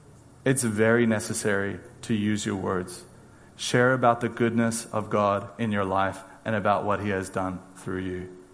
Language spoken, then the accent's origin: English; California, United States; I, you know, growing up in Orange County, was one of the things that I often believed as well